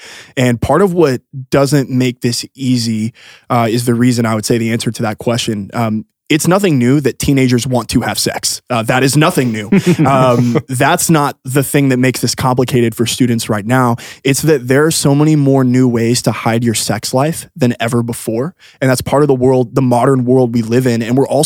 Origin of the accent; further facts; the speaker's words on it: Tennessee, United States; So I grew up in Tennessee, been a Volunteer fan my entire life.